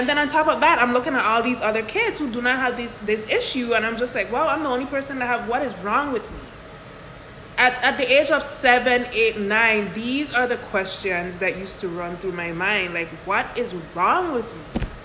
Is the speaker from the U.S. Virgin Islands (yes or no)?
yes; U.S. Virgin Islands; as great as it was growing up in the Virgin Islands